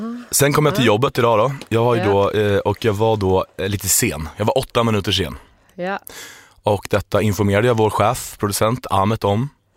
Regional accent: Norway; Jag kommer direkt från hemlandet, Norge.

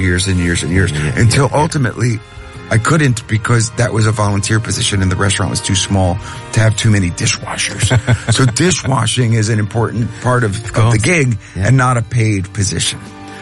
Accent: Sayreville, New Jersey, United States; My hometown was called Sayreville, and it was built on the location of the Sayre Fisher Brick Company.

